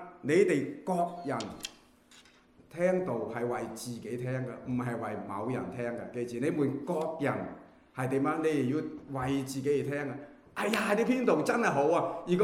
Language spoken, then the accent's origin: Cantonese; Guangdong, China; 尤其是人，我哋廣東人嘅話啦